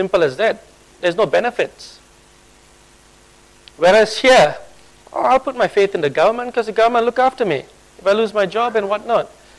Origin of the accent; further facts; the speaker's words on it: Malaysia; I mean, I was originally from Malaysia